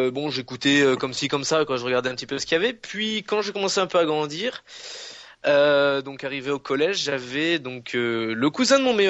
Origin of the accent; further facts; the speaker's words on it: Saint-Raphaël, Provence-Alpes-Côte d'Azur, France; j'ai 18 ans et demi, j'habite à Saint-Raphaël, je suis né à Saint-Raphaël.